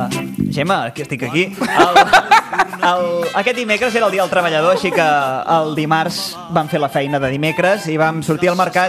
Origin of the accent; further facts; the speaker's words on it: Sant Celoni, Catalonia, Spain; recordo quan era petit que aquí a Sant Celoni feia una farum de productes químics